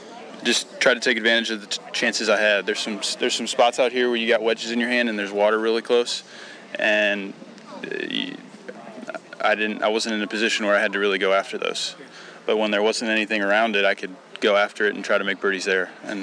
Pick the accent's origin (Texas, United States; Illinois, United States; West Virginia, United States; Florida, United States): Illinois, United States; Chicago; I think they knew who I was because I'm from Chicago playing professionally.